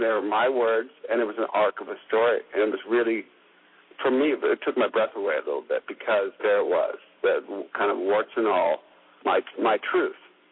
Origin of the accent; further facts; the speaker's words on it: Seattle, Washington, United States; I was given a Thursday column at the Seattle Weekly. I'm from Seattle.